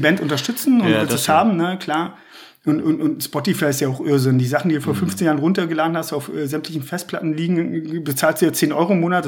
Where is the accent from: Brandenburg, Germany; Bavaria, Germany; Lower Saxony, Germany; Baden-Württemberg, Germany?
Brandenburg, Germany; Brandenburg ist natürlich meine Heimat und da wohne ich jetzt lustigerweise auch wieder. Aber ich habe mich halt für Berlin entschieden.